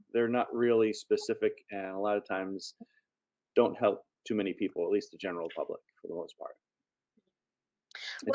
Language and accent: English; East Coast, United States; And I grew up on the East Coast, so there was the Atlantic Ocean there.